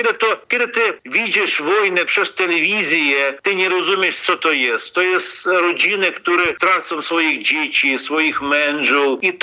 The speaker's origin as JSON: {"language": "Polish", "country": "Ukraine", "second_language": "Polish", "said": "Ja jestem Ukraińcem, ja wspieram demokrację"}